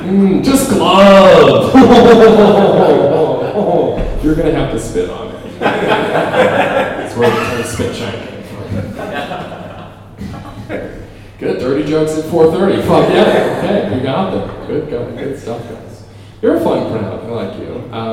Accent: Canada; Yeah, I'm in from Canada.

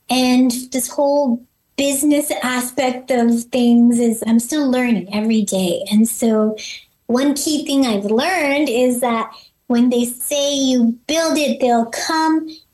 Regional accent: Riverside, California, United States; Riverside, I was born and raised in Inland Empire.

